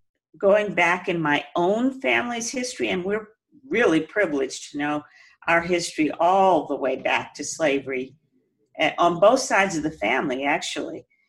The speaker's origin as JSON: {"language": "English", "region": "Texas", "country": "United States", "tie": "born or raised there", "said": "And then growing up in Texas and remembering seeing whenever, you know, my grandfather"}